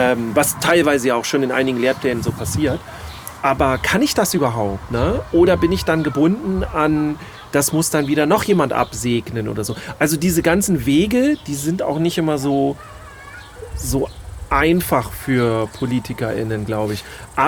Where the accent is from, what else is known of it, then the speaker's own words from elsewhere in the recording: Schleswig-Holstein, Germany; wir kommen hier aus Schleswig-Holstein